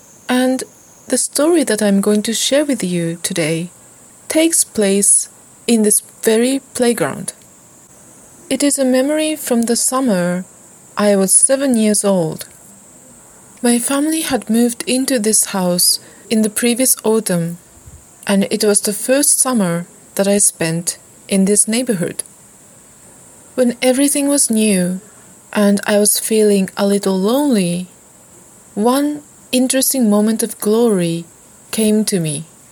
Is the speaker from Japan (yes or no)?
yes; Sendai, Miyagi, Japan; now in Ottawa, Canada; today, I am sitting on the tiny balcony of my parents' house in my hometown, located in a city called Sendai in Japan.